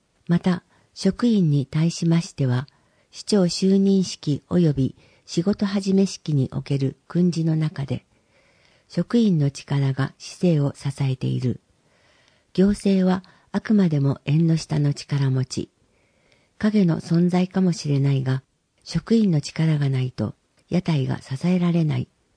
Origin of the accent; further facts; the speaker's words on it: Dazaifu, Fukuoka, Japan; 私は太宰府で生まれ育ち、長らく太宰府市役所に勤め